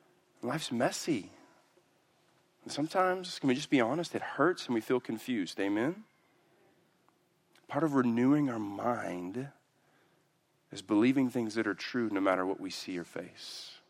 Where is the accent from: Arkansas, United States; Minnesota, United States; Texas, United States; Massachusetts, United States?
Texas, United States; Houston; I'm from Houston, so.